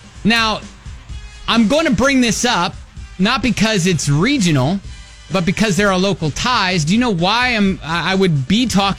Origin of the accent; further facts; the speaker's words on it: Columbus, Ohio, United States; I will say, you know, I'm from Columbus, Ohio, and I don't really talk about Ohio State a whole lot here